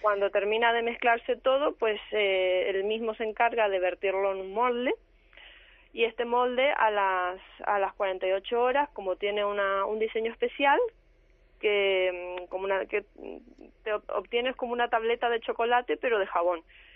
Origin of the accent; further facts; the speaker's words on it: Argentina; now in Spain; porque yo soy argentina y en Argentina esto no está solucionado, lo de la recolección del aceite.